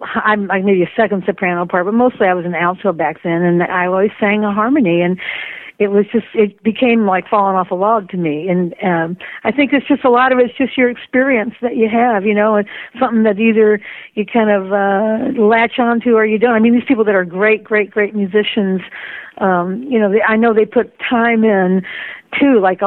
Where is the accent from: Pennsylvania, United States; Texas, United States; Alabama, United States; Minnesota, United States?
Alabama, United States; And I grew up in Alabama and have always listened